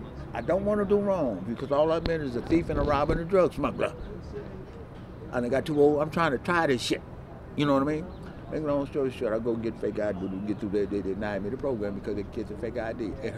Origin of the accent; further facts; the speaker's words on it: Los Angeles, California, United States; I'm here from L.A. I was born in USC, County General Hospital. I've been in California all my life.